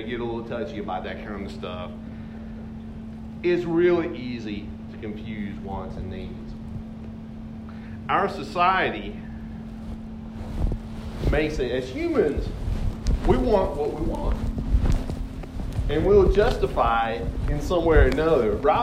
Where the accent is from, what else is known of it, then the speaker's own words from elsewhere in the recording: Ware Shoals, South Carolina, United States; When we were growing up, I grew up on the Mill Hill in Wareshoals, on Lee Street, and we didn't have air conditioning.